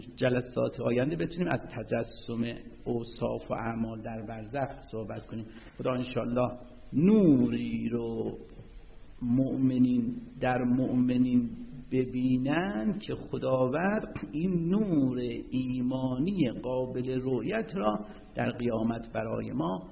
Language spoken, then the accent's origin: Persian; Isfahan, Iran; یعنی بدون از ما مال اصفهانیم از بریون اصفهان